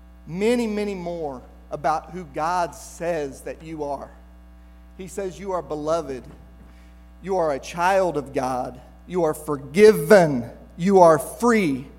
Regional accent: St. Joseph, United States; because I grew up in St. Joe. I was a fisherman. I went hunting.

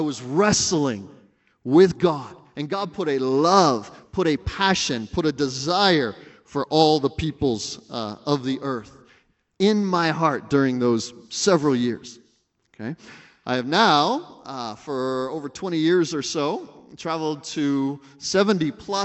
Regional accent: Pasadena, California, United States; So I am not from Missouri. I'm one of those from California, forgive me. The best of us, of course, yes. So I'm from Pasadena.

